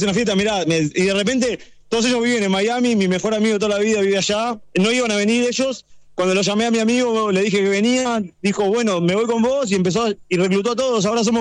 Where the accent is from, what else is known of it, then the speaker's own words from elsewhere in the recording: Mar del Plata, Buenos Aires Province, Argentina; Yo me vine de Mar del Plata, estoy viajando desde el domingo a las 5 de la tarde, está en mi casa, Mar del Plata